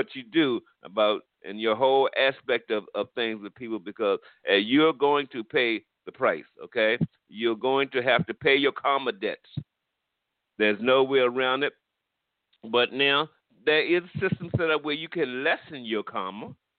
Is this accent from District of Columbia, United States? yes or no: yes; Washington, District of Columbia, United States; I grew up in Washington, D.C., in Northeast Washington, D.C., and at the time that I grew up, it was really rough, guys.